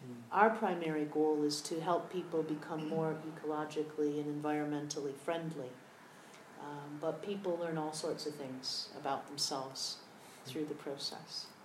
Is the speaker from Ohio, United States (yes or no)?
no; Michigan, United States; I grew up in Michigan, near Detroit, just on the edges of Detroit.